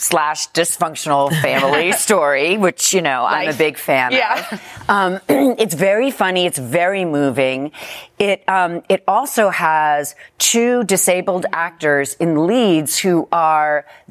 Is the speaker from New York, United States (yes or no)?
yes; New York, United States; I was raised in New York.